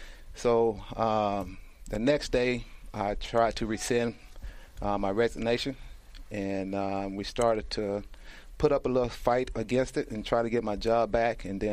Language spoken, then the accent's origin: English; Waterloo, South Carolina, United States; I grew up in South Carolina.